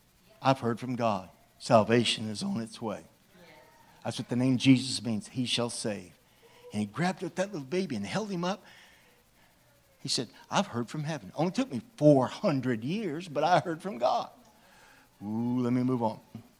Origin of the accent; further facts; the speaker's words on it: Shreveport, Louisiana, United States; I'm a Yankee. I'm from Shreveport. Way above Alexandria.